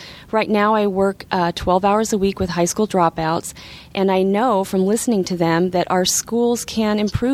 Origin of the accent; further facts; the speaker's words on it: Anchorage, Alaska, United States; I live in the south side of town, but I grew up near West High School.